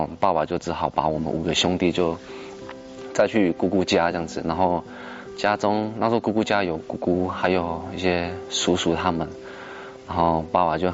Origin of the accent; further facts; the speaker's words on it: Taitung County, Taiwan; 在台东。